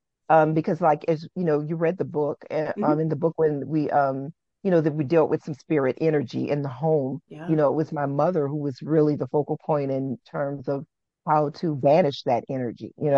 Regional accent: New Orleans, Louisiana, United States; I growing up in New Orleans, there wasn't a lot of you know, just shunning people for

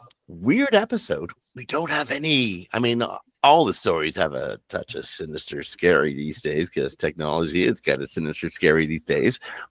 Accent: Ontario, Canada; born there; I was adopted in 1968 when I was born in Southern Ontario.

